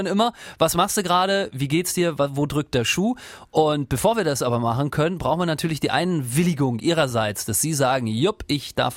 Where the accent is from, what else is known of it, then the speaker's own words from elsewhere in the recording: Rostock, Mecklenburg-Vorpommern, Germany; Ich komme auch aus dem Osten, natürlich.